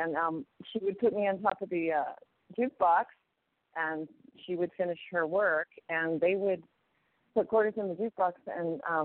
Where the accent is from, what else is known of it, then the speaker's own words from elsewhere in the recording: Idaho, United States; Well, as I said, I'm from Idaho, and it has turned out in my life that I got an amazing music education.